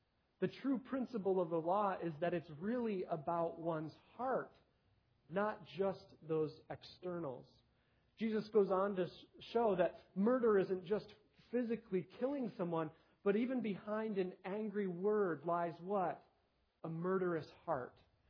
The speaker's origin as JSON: {"language": "English", "region": "New York", "country": "United States", "tie": "born or raised there", "said": "I grew up in New York, and when I'm introducing myself to some people, they think of New York as entirely a city, but it's not. It has many rural areas, and I grew up in a pretty rural part of New York."}